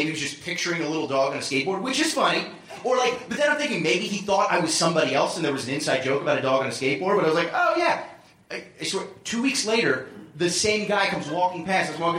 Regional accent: Philadelphia, Pennsylvania, United States; I grew up in Philadelphia.

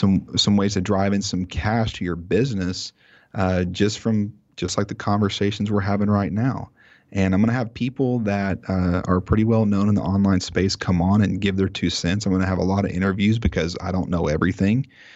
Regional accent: Oklahoma, United States; I'm from Oklahoma, for those of you that don't know. There's a big grudge there.

